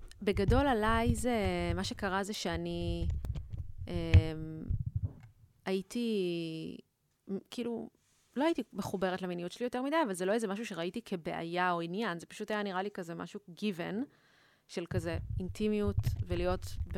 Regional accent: Tel Aviv, Tel Aviv District, Israel; גדלתי ברמת אביב. אבא שלי פרופסור, אז תמיד גדלנו ליד האוניברסיטה.

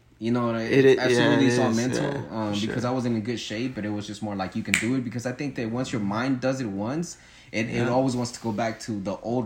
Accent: Fontana, California, United States; So growing up, I grew up out here in Fontana, and a lot of you guys don't know in the 90s and the 80s, it was real about gangbanging out here.

